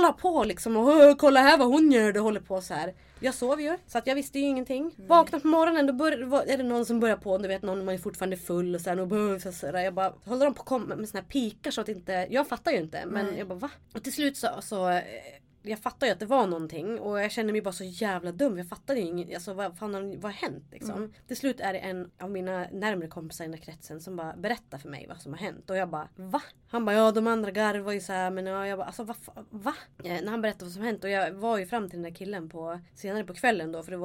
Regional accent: Idre, Dalarna County, Sweden; Vi var i Idre. Alltså, där jag kommer ifrån.

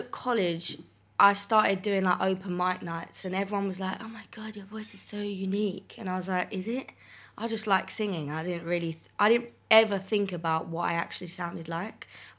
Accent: East of England, United Kingdom; Grew up in Essex.

